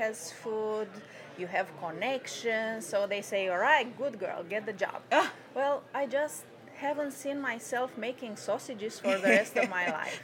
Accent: Romania; English is a second language; moved away as an adult; I was born in Romania, and that's where I lived the first 30 years of my life, and that's where I graduated food science with a master in fermentation.

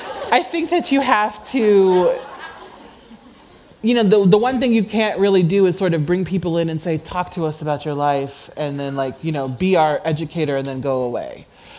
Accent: Nebraska, United States; born there; I live in the Midwest in the United States. I was born in Nebraska, where there are no black people, except for me now, and my parents, and like four other people.

